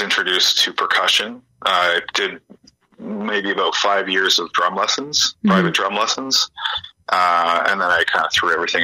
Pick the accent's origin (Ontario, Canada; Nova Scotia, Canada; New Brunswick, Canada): Ontario, Canada; I grew up in Northern Ontario, and that's pretty much all you get on the radio up there.